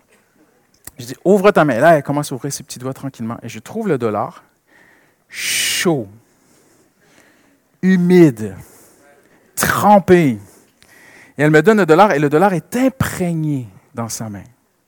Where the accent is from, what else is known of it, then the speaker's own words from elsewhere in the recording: Canada; Il y a de nombreuses années, j'étais au Canada. Hein, je suis Canadien, si vous ne l'avez pas remarqué encore, j'ai un petit accent.